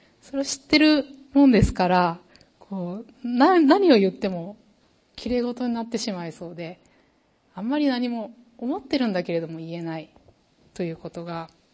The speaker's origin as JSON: {"language": "Japanese", "region": "Kansai", "country": "Japan", "said": "私もともと関西出身なんですが、"}